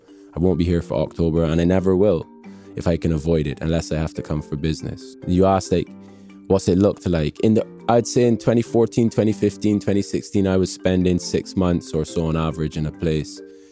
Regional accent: Barbados; also born or lived in England; I'm definitely not from Ireland. I'm from Barbados. And, I was born in England, but grew up in Barbados from an infant onwards.

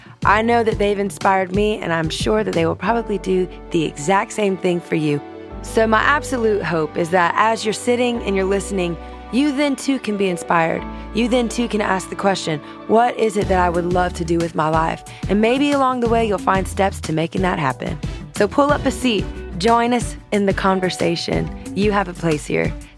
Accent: Louisiana, United States; I'm from Louisiana, Southern girl at heart.

